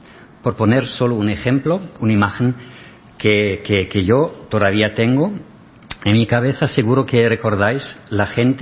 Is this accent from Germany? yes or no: yes; Germany; Yo soy funcionario europeo, pero yo soy también alemán. Y para nosotros, los alemanes, el día 9 de noviembre 89 fue uno de esos momentos que recordamos para el resto de nuestras vidas.